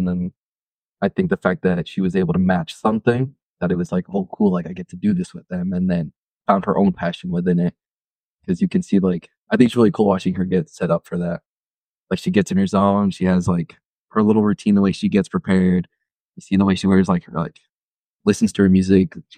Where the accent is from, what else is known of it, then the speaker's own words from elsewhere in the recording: El Paso, Texas, United States; also born or lived in Arizona; Originally born in Arizona, but for the most part, I grew up in El Paso, Texas. I did spend some time in Tennessee.